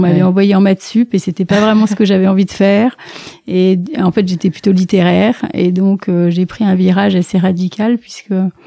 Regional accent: Southern France, France; Alors, d'où je viens du sud de la France, donc c'est des bords de la Méditerranée, donc ma famille est plutôt marseillaise

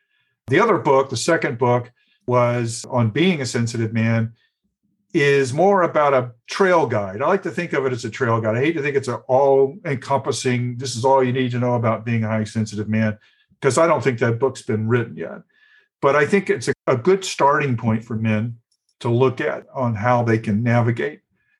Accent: Southern US, United States; It was just something I picked up growing up in the South.

